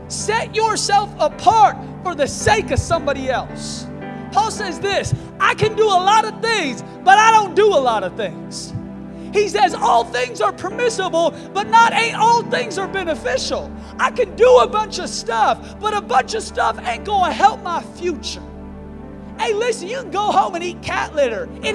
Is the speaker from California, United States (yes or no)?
no; Seattle, Washington, United States; I was raised in Seattle, and I didn't go to a public high school.